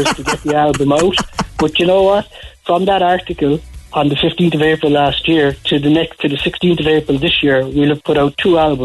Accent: Ballyvolane, Munster, Ireland; Originally from Ballyvillan. Carrigal and Ballyvillan.

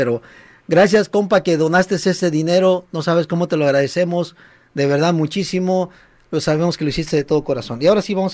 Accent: Mexico; acá en lo personal no soy chicano, pero soy mero, mero mexicano

